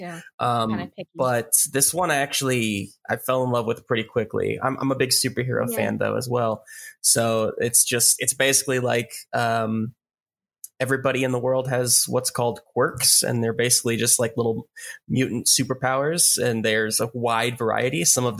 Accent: Kansas, United States; now in Kansas City, United States; I grew up in Kansas, actually.

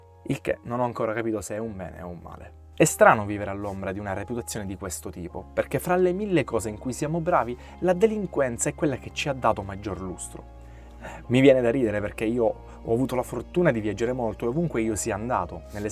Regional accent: Sicily, Italy; accent: Sicilian; sentendo il mio accento siculo, che da noi questa guerra alla competizione non esiste

